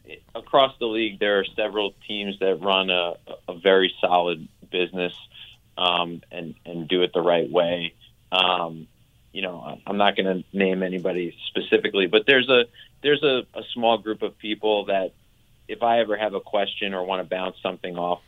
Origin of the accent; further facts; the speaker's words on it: New York, United States; As a lifelong New York Giants fan, because I grew up in New York